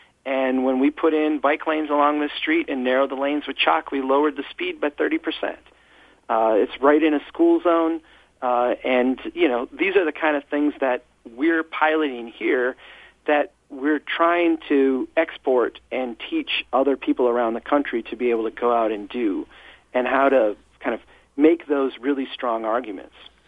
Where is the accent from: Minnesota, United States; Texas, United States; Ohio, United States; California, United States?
Minnesota, United States; Brainerd; We've got a project here in my hometown that we've called a Better Brainerd.